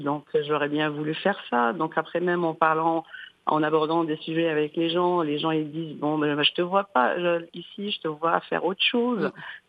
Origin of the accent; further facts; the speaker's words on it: Casablanca, Casablanca-Settat, Morocco; moved away as an adult; j'ai eu mon bac et j'ai quitté Casablanca pour mes études en communication des entreprises avant de revenir m'installer dans mon pays adoré.